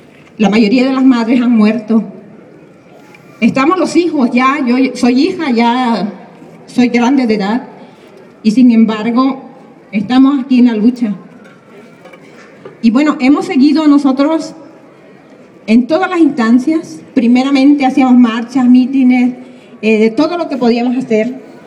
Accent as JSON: {"language": "Spanish", "town": "Atoyac", "region": "Guerrero", "country": "Mexico", "tie": "born or raised there", "said": "Pues la mayoría, muchos de nosotros somos guerrerenses, ¿verdad?"}